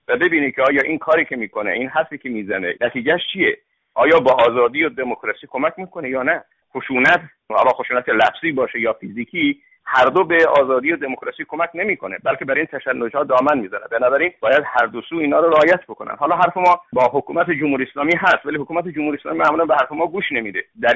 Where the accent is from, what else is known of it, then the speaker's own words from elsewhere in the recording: Iran; همه ما ایرانی هستیم